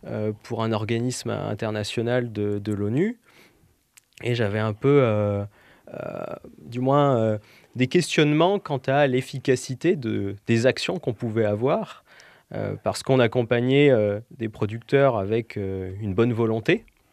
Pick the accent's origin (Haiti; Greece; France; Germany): France; Aix-en-Provence, Provence-Alpes-Côte d'Azur; je viens d'Aix-en-Provence, je suis provençal